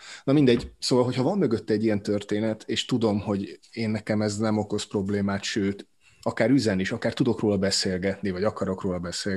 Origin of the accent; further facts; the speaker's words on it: Zala, Hungary; ugye Zalai vagyok